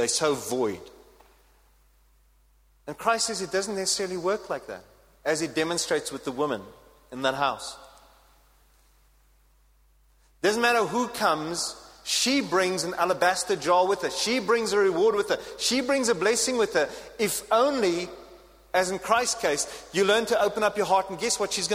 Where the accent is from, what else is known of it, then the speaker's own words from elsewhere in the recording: South Africa; It's just one of those default weaknesses that come with being South African.